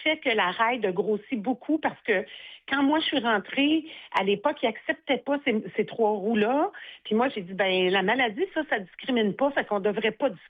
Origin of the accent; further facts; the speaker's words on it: Saint-Bruno-de-Montarville, Quebec, Canada; Sylvie vient de la Rive-Sud, et moi aussi, d'ailleurs, on vient de la même ville sans se connaître. On est des Montarvilloises